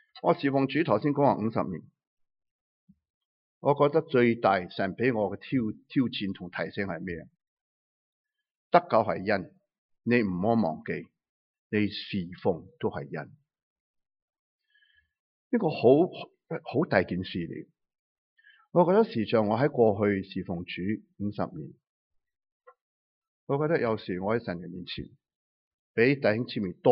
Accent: China

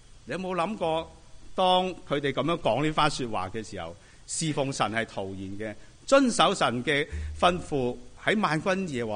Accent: Hong Kong; 我哋喺香港嚟嘅人都會知啦

